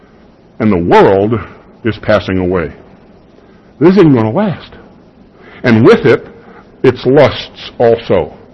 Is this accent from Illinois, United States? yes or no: yes; Chicago, Illinois, United States; When I was a kid growing up in Chicago, this verse was used to tell me, a Lutheran kid, I shouldn't date a Catholic girl.